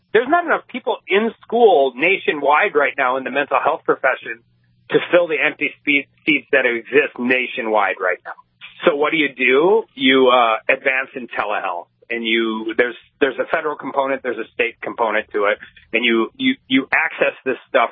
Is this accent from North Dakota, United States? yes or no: yes; Dickinson, North Dakota, United States; And not only is that great for my hometown community of Dickinson, not only is it great for the Spiritwood Jamestown area